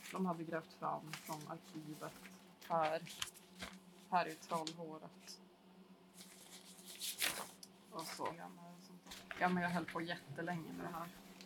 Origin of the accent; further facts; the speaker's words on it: Boden, Norrbotten County, Sweden; Boden har typ förändrats väldigt mycket nu med den här gröna omställningen. Alltså just där huset där jag växte upp, där drar de nu järnvägen och motorvägen till stålverket.